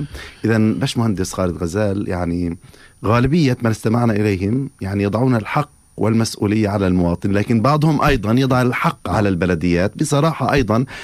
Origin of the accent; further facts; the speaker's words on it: Palestine; لتكون بلادنا فلسطين بكراها بمدنها بمخيماتها مثالا للنظافة كما كانت سابقا